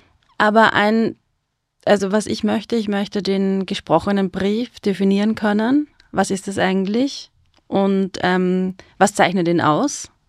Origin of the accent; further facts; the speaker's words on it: Styria, Austria; accent: Styrian; Ich komme auch aus der Steiermark, man hört es mir mittlerweile nicht mehr an. Aber es ist halt steirisch.